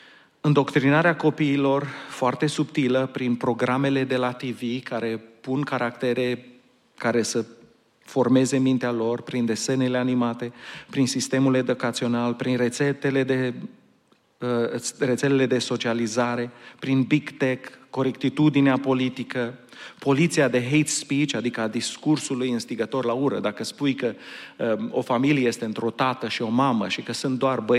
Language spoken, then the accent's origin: Romanian; Portland, Oregon, United States; Am crescut la Portland și acolo era exact invers.